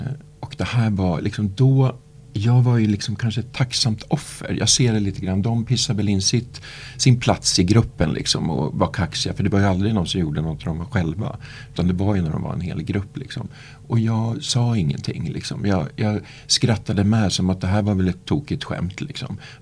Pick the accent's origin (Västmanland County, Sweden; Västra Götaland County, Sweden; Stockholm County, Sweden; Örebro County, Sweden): Västmanland County, Sweden; Hökåsen; Jag är uppvuxen utanför Västerås i ett samhälle som heter Hökåsen. Där mina föräldrar byggde en villa. Så att jag är uppvuxen i ett villaområde.